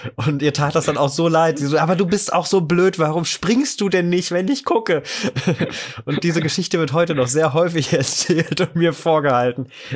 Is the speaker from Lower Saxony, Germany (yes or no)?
yes; Lower Saxony, Germany; ich bin in der Nähe von Wolfsburg aufgewachsen